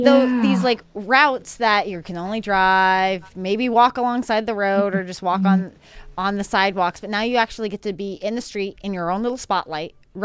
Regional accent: the West, United States; Like, I guess it's like a humid, crisp cold up there because I'm from the West. So like I'm usually it's dry, when it's 40 degrees, it's a warmer 40 degrees.

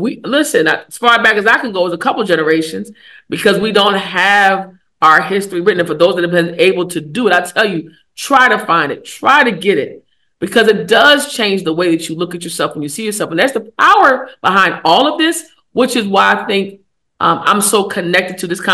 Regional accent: Detroit, Michigan, United States; Where are you really from? I'm from Detroit.

